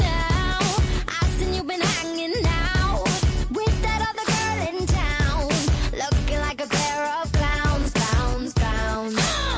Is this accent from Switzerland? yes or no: yes; Switzerland; Secondo te perché io sono svizzero